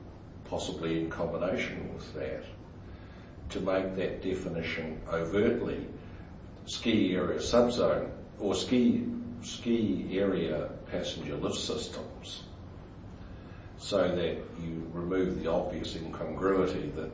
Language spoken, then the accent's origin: English; Wellington, New Zealand; I'm from Wellington